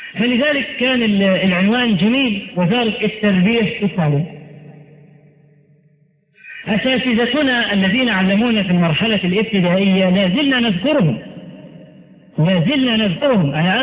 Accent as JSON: {"language": "Arabic", "country": "Egypt"}